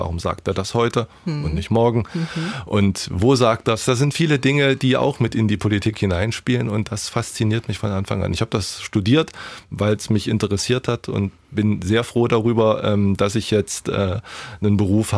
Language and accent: German; Jena, Thuringia, Germany; Am Ende ist es natürlich meine Heimat. Und das wird es natürlich auch immer bleiben.